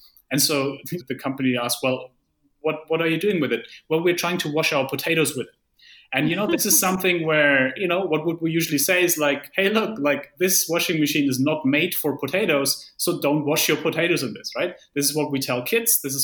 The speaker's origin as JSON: {"language": "English", "country": "Germany", "second_language": "English", "said": "Yeah, it's interesting because I come from Germany."}